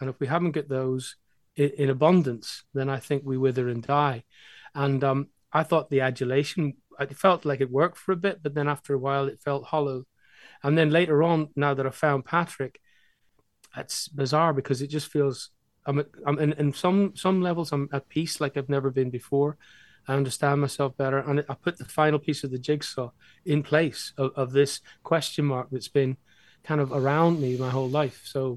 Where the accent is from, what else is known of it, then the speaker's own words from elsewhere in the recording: Derry, Northern Ireland, United Kingdom; In Derry, they're putting a mural of me up on the gable end of the row of houses I grew up in Clarendon Street in the town centre.